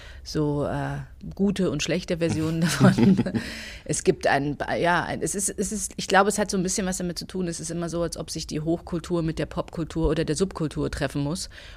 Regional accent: Munich, Bavaria, Germany; bei uns in der Clique in Großhadern, wo ich groß geworden bin

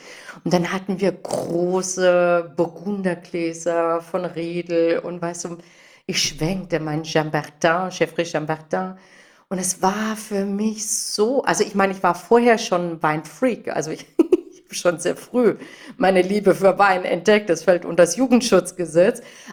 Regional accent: Freiburg, Baden-Württemberg, Germany; ich bin ja ursprünglich am Freiburger Stadttheater groß geworden, weil mein Papa war ja Opernsänger

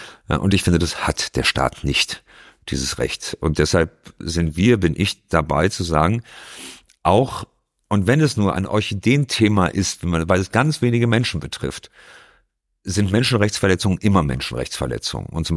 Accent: Hamburg, Germany

